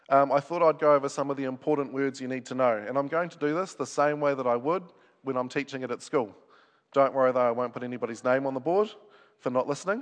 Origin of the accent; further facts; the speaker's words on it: Ngaruawahia, Waikato, New Zealand; I come from Ngaruawahia